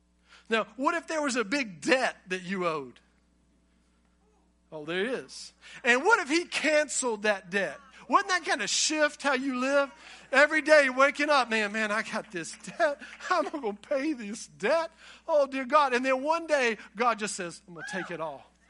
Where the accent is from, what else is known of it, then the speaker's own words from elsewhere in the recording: North Carolina, United States; I didn't mind it, you know. I'm from Eastern North Carolina.